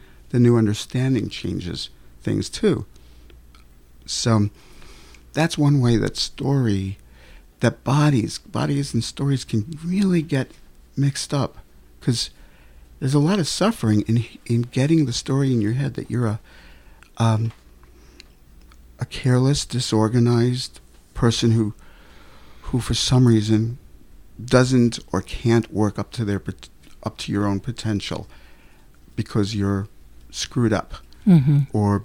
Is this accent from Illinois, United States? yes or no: no; New York City, New York, United States; And growing up in New York City, I didn't feel threatened by the story because the world looked very Jewish to me